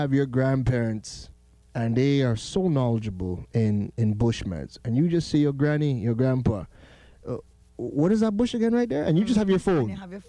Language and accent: English; Canada; moved away as an adult; now in Trinidad and Tobago; So growing up in Canada and coming to Trinidad as a whole adult, almost 30, you know, I don't know nothing about no bush.